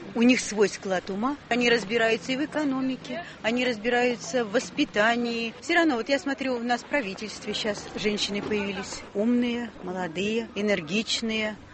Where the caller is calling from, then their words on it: Moscow, Russia; из Люблино. Мне за 70